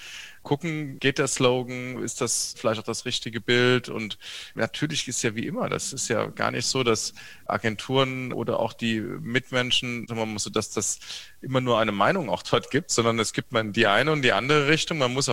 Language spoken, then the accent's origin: German; Saarbrücken, Saarland, Germany; born there; ich bin 44 Jahre alt, ich bin in Saarbrücken geboren, ich bin heute auch Saarbrücker Oberbürgermeister.